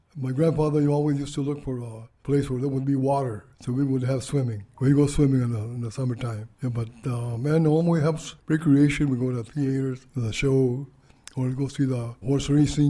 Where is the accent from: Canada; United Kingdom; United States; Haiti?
United States; Madera, California; And we were raised in Madera, went to the schools in Madera, and then we moved to Fresno.